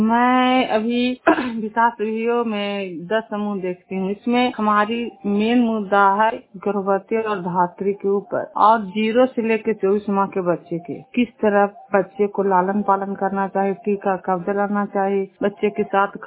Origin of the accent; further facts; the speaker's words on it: Bihar, India; जिला नालंदा के निवासी हूँ।